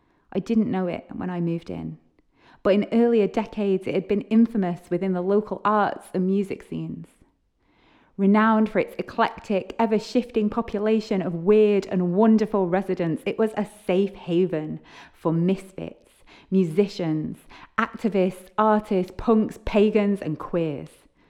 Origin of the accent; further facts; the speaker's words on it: Liverpool, North West England, United Kingdom; I was born in Liverpool in the 80s, spending my earliest years in squats and shared flats in areas like Toxteth, places with a history of protests, riots, and community campaigns against issues like racism, police brutality, and poverty.